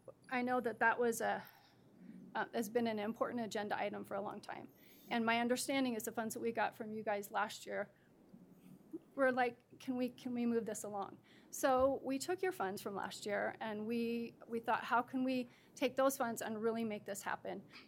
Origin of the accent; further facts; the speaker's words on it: Caldwell, Idaho, United States; I grew up in Caldwell, haven't ventured too far. So raised my kids in CUNA for 20 years, and then we moved to Melba, bought property out there, and then that was in 20. We bought in 18 and then moved out there in 20.